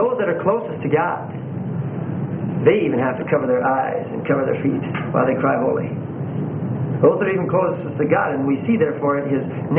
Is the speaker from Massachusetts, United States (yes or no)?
no; Alaska, United States; Growing up in Alaska, in a real fertile valley up there, and just because of the weather, it just hits it right